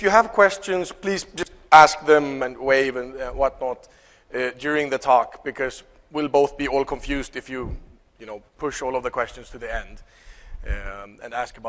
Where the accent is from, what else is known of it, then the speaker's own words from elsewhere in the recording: Sweden; English is a second language; And I'm from Sweden, so irony is the only kind of humor we have.